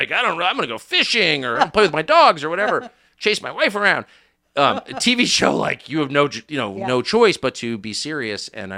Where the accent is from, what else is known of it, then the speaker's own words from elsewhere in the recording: United States; And I was like, I'm an American. Like, they can't do anything to me.